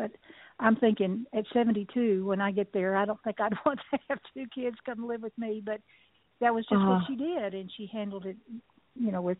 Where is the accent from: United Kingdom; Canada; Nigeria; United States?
United States; Hamilton, Texas; born there; I was born in Hamilton, Texas, which is a small town about, it's between Brownwood and Waco